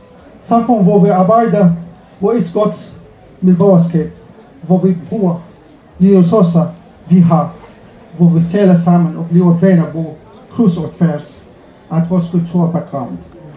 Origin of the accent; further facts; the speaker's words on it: Syria; Danish is a second language; now in Denmark; Og min flugt tog næsten helt år fra Syrien til Danmark. Det var en lang tur.